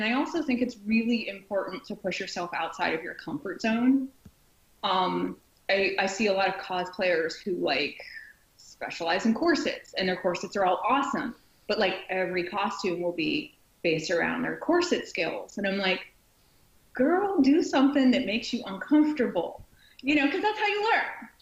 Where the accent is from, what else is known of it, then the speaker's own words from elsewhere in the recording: Pittsburgh, Pennsylvania, United States; I'm from the Pittsburgh area. So every year, we would go to the Pittsburgh Comic-Con.